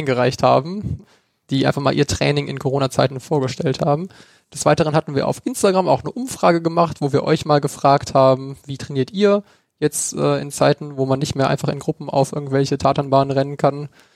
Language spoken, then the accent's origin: German; North Rhine-Westphalia, Germany; wir kommen aus NRW.